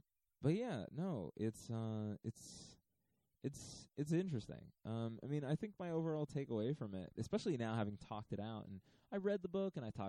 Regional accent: Virginia, United States; recent female candidates that have won in my home state of Virginia

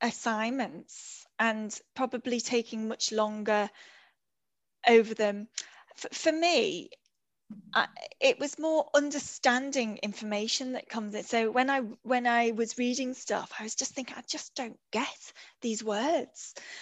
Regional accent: Liverpool, North West England, United Kingdom; writing for Brookside and stuff like that, which as a Scouser, that's your pinnacle.

